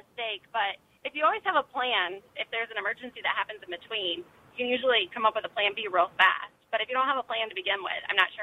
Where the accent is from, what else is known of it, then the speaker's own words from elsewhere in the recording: Midwest, United States; Well, and I grew up in the Midwest, so I like to see a little snow on the ground.